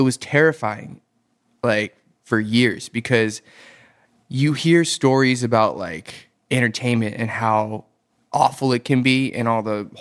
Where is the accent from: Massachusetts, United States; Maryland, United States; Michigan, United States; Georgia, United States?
Georgia, United States; Atlanta; But I think with my upbringing, you know, growing up in Atlanta, there weren't a lot of Asians there either.